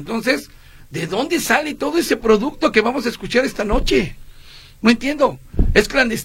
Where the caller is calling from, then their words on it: Zapopan, Jalisco, Mexico; de Villas de Guadalupe. Ahí es donde ocurre esto, en Zapopan.